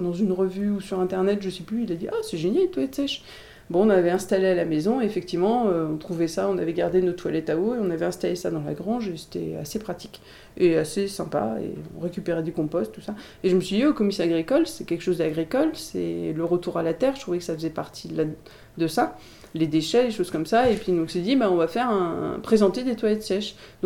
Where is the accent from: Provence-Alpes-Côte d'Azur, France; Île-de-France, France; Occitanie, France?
Occitanie, France; Montpellier; moi je suis de Montpellier, Nîmes, j'ai toujours habité en ville, c'est pas... voilà, la campagne, je découvre, hein, et le Loir-et-Cher, je découvre aussi.